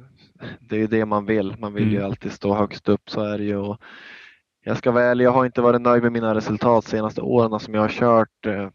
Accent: Norrland, Sweden; vi är båda från Norrland och båda kör stenhårt

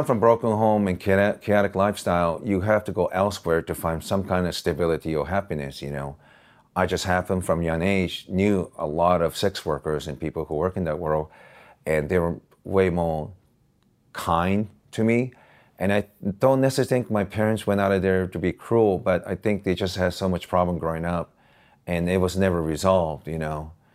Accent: Osaka, Japan; now in United States; Osaka, Japan, yeah.

